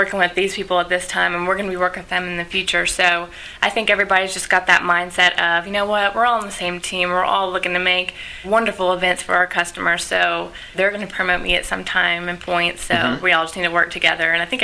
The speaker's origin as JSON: {"language": "English", "town": "Memphis", "region": "Tennessee", "country": "United States", "tie": "born or raised there", "said": "born and raised in Memphis, and started out actually at Varsity Spirit Corporation."}